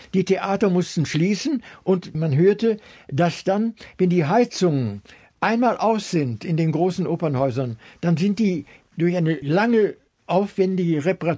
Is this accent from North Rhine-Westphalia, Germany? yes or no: yes; North Rhine-Westphalia, Germany; ich komme aus dem Ruhrgebiet